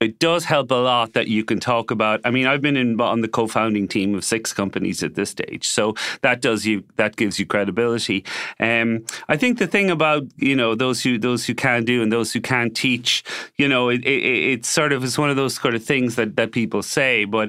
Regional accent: Limerick, Munster, Ireland; also born or lived in Cork; Yeah, I was born in Limerick and we were there till I was 16. So, and then we moved to Cork. So it's a sort of like, I tell Limerick people I'm from Limerick and I tell Cork people I'm from Cork.

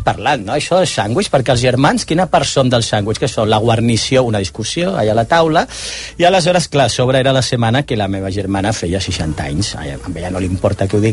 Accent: Mérida, Extremadura, Spain; vinc de Mèrida, d'Extremadura

